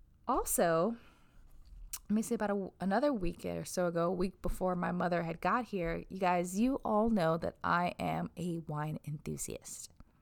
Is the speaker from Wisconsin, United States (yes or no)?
yes; Wisconsin, United States; I'm originally from Wisconsin. So they came from Wisconsin to visit me and my sister and my niece here